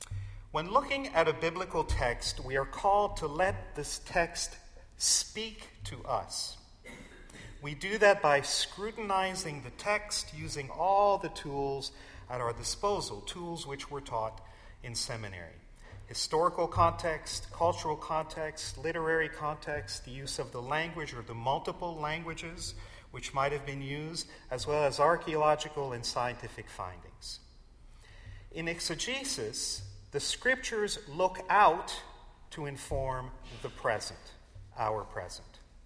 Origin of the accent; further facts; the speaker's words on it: Florida, United States; I grew up in South Florida.